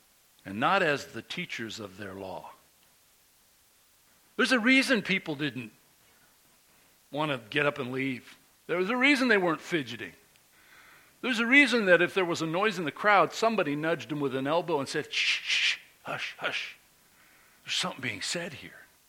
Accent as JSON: {"language": "English", "country": "United States", "said": "I'm American. I should know this thing, you know?"}